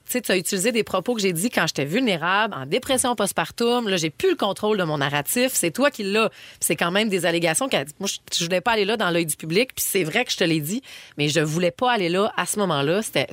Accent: Canada; On est un Canadien sur trois à avoir eu cet album-là.

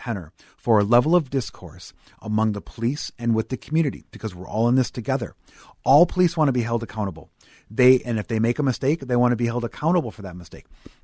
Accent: White Bear Lake, Minnesota, United States; Yeah, so I grew up in White Bear Lake. My father was a milkman

